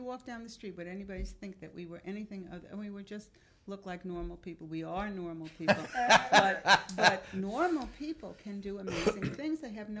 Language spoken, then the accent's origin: English; New York, United States; accent: New York; I still speak this way. If I even say hello to somebody, I would say hello. They'd say, where are you from in New York?